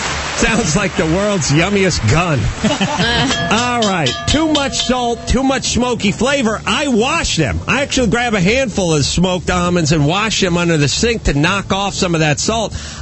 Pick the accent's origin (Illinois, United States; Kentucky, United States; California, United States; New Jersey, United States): California, United States; growing up in the San Fernando Valley, well, there you go, San Fernando.